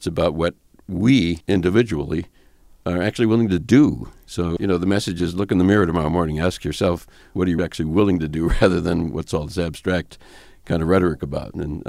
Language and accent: English; Wisconsin, United States; I'm from Wisconsin. I remember Joe McCarthy in the 1950s.